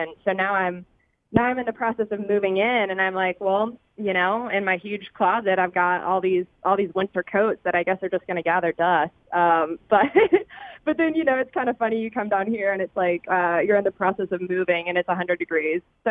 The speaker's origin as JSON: {"language": "English", "town": "Fayetteville", "region": "Georgia", "country": "United States", "tie": "born or raised there", "moved": "as an adult", "lives_now": "Pittsburgh, United States", "said": "but I'm actually originally from Georgia. So I'm from Fayetteville, born and raised, went to high school there, and then went to college at UGA"}